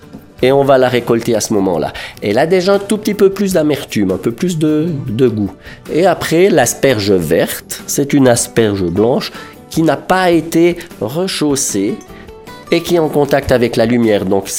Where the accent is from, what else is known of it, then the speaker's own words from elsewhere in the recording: Switzerland; la vallée du Rhône, chez nous en Suisse.